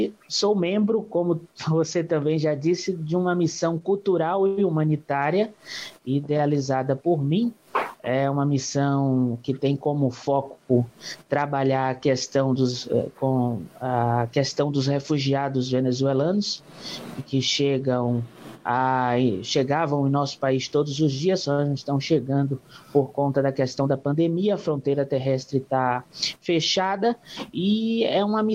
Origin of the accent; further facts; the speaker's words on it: Jequié, Bahia, Brazil; Como você já disse, eu sou de Jequié, uma cidade de 160 mil habitantes no sudoeste baiano, a cento e alguns quilômetros de Vitória da Conquista.